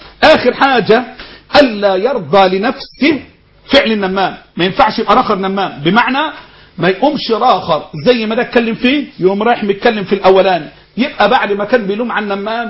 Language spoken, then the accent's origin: Arabic; Egypt